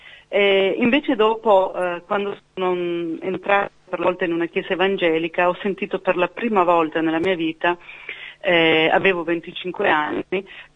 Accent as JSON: {"language": "Italian", "town": "Bari", "region": "Apulia", "country": "Italy", "tie": "born there", "moved": "yes", "lives_now": "Verona, Italy", "said": "io sono nata a Bari, in Puglia."}